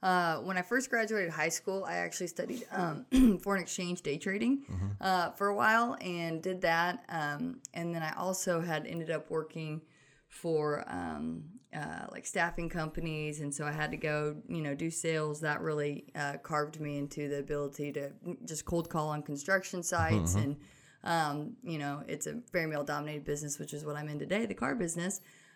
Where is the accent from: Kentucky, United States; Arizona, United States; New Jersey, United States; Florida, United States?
Florida, United States; also born or lived in Illinois, United States; now in Dallas, United States; I was born in Illinois and raised more so in Florida. I went to high school out there